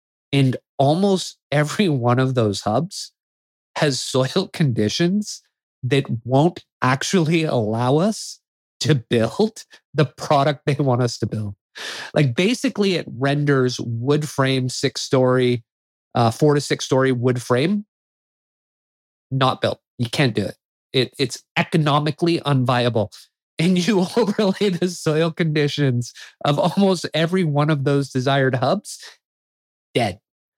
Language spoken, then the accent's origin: English; Canada; as a Canadian who believes in Canada, who believes in Vancouver